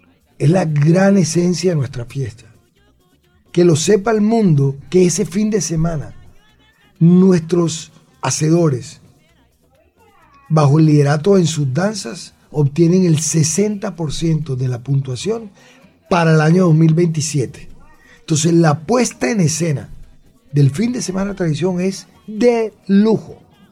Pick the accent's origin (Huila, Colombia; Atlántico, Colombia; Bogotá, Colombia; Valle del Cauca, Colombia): Atlántico, Colombia; Barranquilla; Yo como barranquillero, como director del carnaval